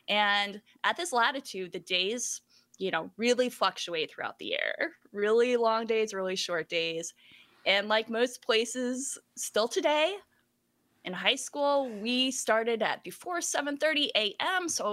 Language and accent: English; Seattle, Washington, United States; born or raised there